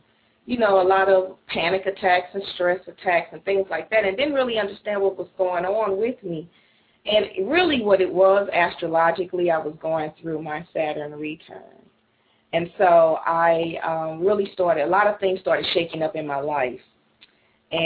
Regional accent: St. Louis, Missouri, United States; also born or lived in Tennessee; But so I'm from St. Louis, and I have lived in St. Louis in Louisiana and Tennessee. I am back here in St. Louis.

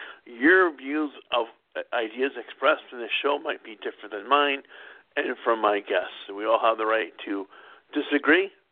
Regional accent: Madison, Wisconsin, United States; I mean, I grew up in Madison during the time frame of the ending of the MAB in Milwaukee.

